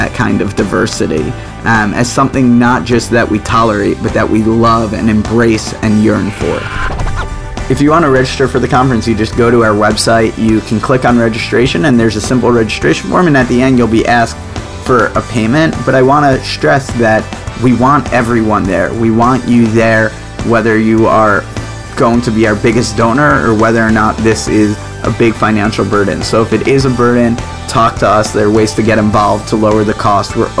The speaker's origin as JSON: {"language": "English", "town": "Greenwich", "region": "Connecticut", "country": "United States", "said": "I'm from Greenwich, Connecticut"}